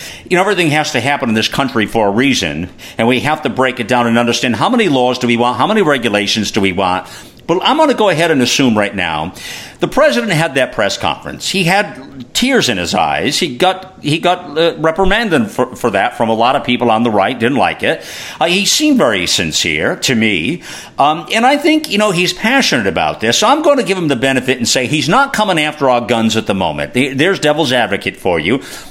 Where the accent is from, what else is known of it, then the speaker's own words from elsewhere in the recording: United States; as an American, I want a common sense approach to things.